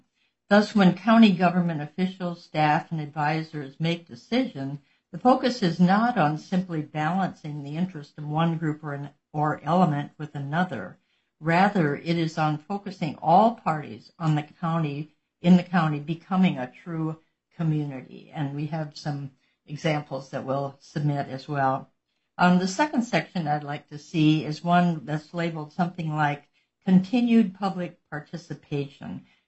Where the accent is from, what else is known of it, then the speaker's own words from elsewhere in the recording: Hansville, Washington, United States; from Hansville.